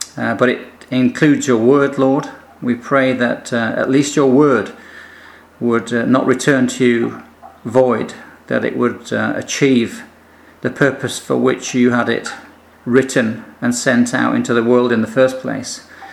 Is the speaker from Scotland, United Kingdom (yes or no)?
no; Yorkshire and the Humber, United Kingdom; With the added bonus, I guess, being a Yorkshireman, that I probably have saved a few quid too in not having to buy a new one of this, that and the other.